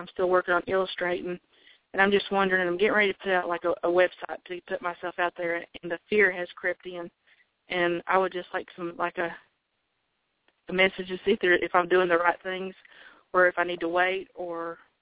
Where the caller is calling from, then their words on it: South Carolina, United States; South Carolina.